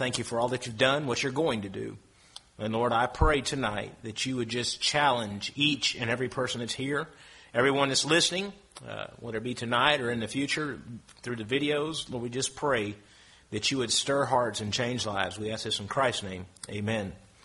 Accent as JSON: {"language": "English", "region": "the South", "country": "United States", "tie": "born or raised there", "said": "even though I grew up in the Bible Belt"}